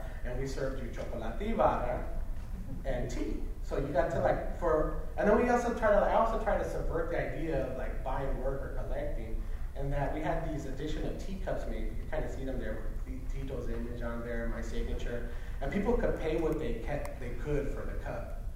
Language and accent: English; Los Angeles, California, United States; And mind you, I grew up in the Port of LA, so like shipping containers are like everywhere.